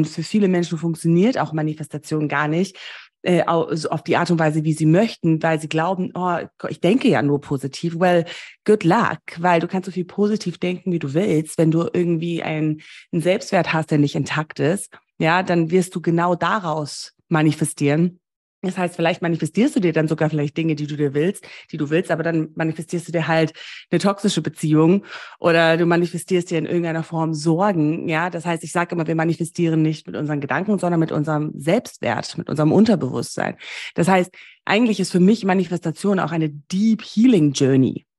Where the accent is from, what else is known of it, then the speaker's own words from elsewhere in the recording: Namibia; Ich bin ja in Namibia groß geworden. Ich war dort auf einer deutschen Privatschule